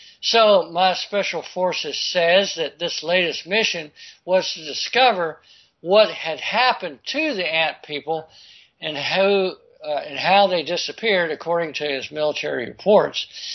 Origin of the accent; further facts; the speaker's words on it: Florida, United States; which is right near where I grew up in Florida, in northwest Florida, there in North Florida